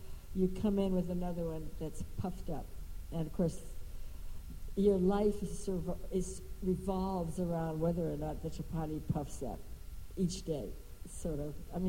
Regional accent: Houston, Texas, United States; In those days, there wasn't a huge Indian population in Houston. And I grew up near Houston.

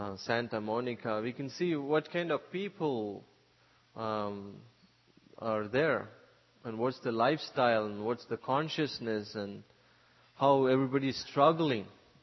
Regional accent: India; Growing up in India, you hear so many lectures

